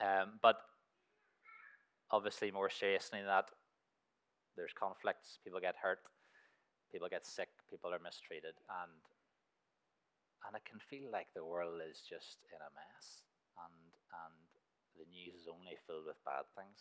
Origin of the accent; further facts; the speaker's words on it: Waringstown, Northern Ireland, United Kingdom; I come from Waringstown.